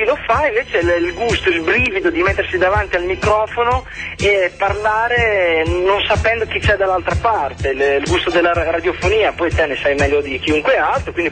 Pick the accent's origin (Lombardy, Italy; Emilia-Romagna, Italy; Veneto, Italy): Emilia-Romagna, Italy; now in Bologna, Italy; Ma io sono romagnolo, però sto qua perché ho deciso di farlo studente a vita, quindi sto qua a Bologna